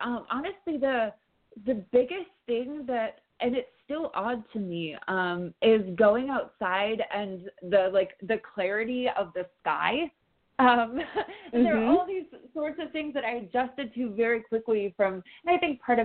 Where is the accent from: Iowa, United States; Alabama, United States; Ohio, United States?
Iowa, United States; also born or lived in Chicago; I lived for 8 years in Chicago, and I recently moved from Chicago to Iowa. I grew up in Iowa, and so I recently moved states